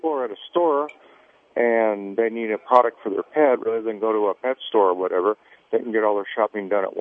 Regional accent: Fullerton, California, United States; now in Reno, United States; I'm calling from Reno, Nevada, and I grew up in Fullerton

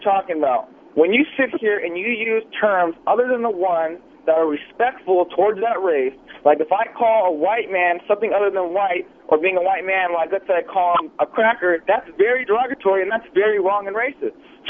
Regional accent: United States; my parents are Palestinian and Jordanian, and I was born and raised in America, so I'm not white.

